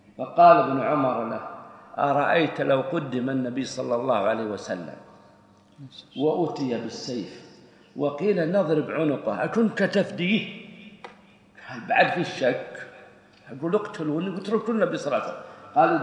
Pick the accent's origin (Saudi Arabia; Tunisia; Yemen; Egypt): Saudi Arabia; إحنا الحكومة إذا اشتغل 40 سنة عندنا في السعودية يعطونا راتب كامل،